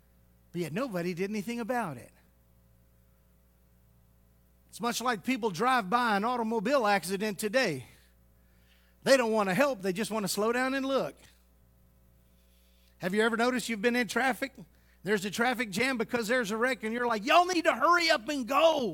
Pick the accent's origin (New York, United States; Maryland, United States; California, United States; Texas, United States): Texas, United States; Houston; Now, I grew up in Houston, but I spent my summers with my grandparents in the country.